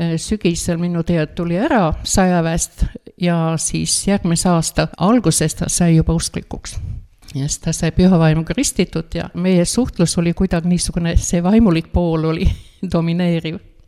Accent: Jelgava, Zemgale, Latvia; Estonian is a second language; moved away as an adult; now in Estonia; olen sündinud Lätis, Jelgava linnas, elasin kogu ma lapsepõlve ja noorepõlve aja ja Eestisse tulin alles siis, kui abiellusin.

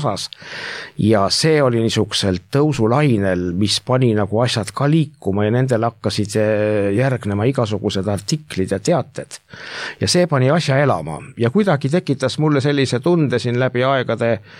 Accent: Türi, Järva County, Estonia; ma olen ise Türilt pärit

